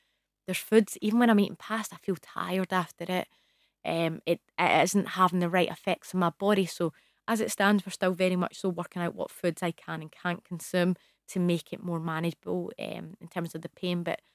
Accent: Scotland, United Kingdom; I'm from Scotland.

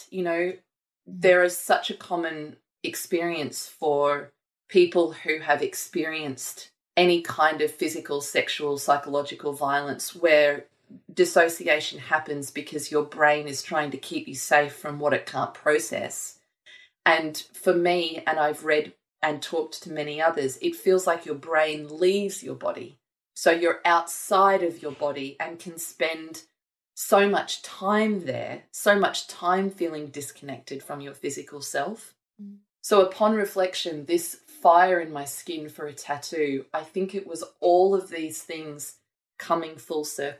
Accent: Gold Coast, Queensland, Australia; I grew up on the Gold Coast.

